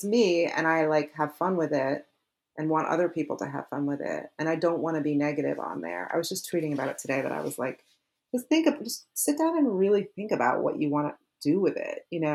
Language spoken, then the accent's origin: English; Midwest, United States; I was in from the Midwest, but like I was like interested in the East Coast, and I went to school on the East Coast, and my parents were from the East Coast.